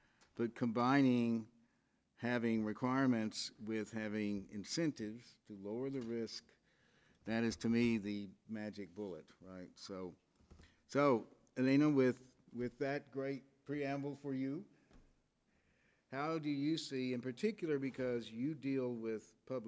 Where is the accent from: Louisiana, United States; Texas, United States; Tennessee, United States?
Louisiana, United States; New Orleans; I grew up in New Orleans, so I understood enough to understand what she was saying.